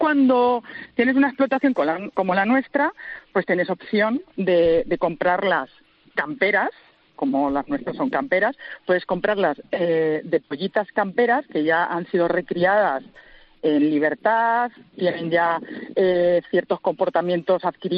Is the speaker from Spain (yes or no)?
yes; Casas de Ves, Castilla-La Mancha, Spain; hace 5 años, ya en julio va a ser 5 años, que por circunstancias de la vida regresé a mi pueblo, a Casas de Bes